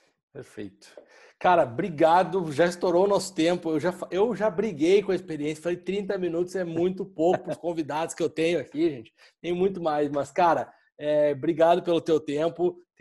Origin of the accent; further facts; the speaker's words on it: Porto Alegre, Rio Grande do Sul, Brazil; now in São Paulo, Brazil; Sabe que eu sou de Porto Alegre, né? Moro aqui em São Paulo já faz alguns anos.